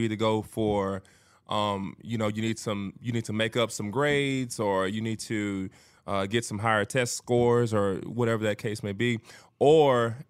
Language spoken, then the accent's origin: English; Dickinson, Texas, United States; So I'm originally from Dickinson. That's where my whole family is. Mm-hmm. Dickinson, Texas. I went to school in Friendswood.